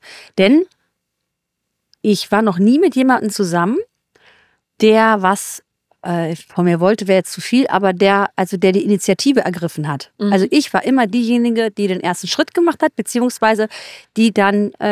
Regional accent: Solingen, North Rhine-Westphalia, Germany; ich komme aus Solingen. Ja, bei uns ist die Zunge ein bisschen lockerer.

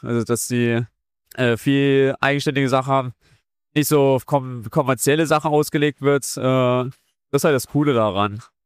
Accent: Dresden, Saxony, Germany; Ich komme halt aus Dresden und die nimmt man einfach mit.

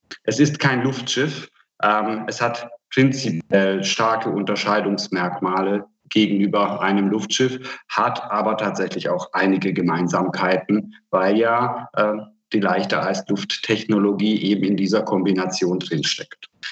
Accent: Hungary; Ich komme aus Ungarn

